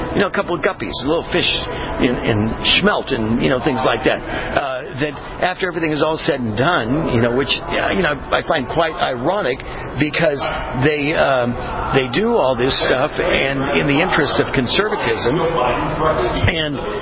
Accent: California, United States; I was born and raised in California. We got major problems in California

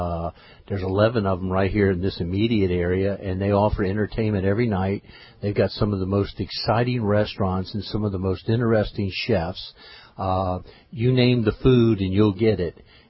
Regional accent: California, United States; born there; I was born in California.

